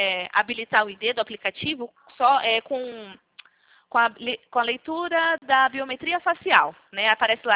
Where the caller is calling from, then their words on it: São Paulo, Brazil; eu falo do interior de São Paulo